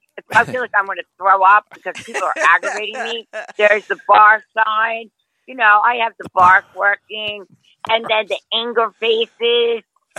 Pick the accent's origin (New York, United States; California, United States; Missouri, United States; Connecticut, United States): New York, United States; Long Island; also born or lived in New Jersey; I'm from Long Island, but I lived in New Jersey.